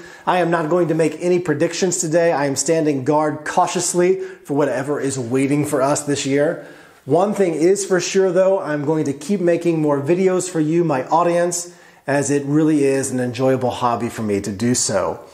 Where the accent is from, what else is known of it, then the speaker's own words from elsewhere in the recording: Texas, United States; I recognized them immediately from my fishing days growing up in Texas.